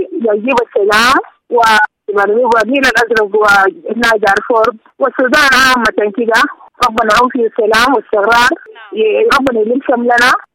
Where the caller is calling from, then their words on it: Khartoum, Sudan; أنا بتكلم معك من الخرطوم.